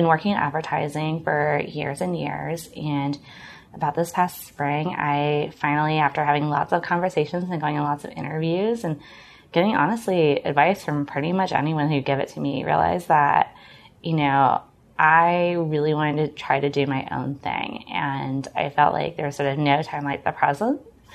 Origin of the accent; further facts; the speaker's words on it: Washington, District of Columbia, United States; So I am actually a native Washingtonian. You can actually see where I grew up from the Darden classrooms here in Roslyn, which is always kind of funny.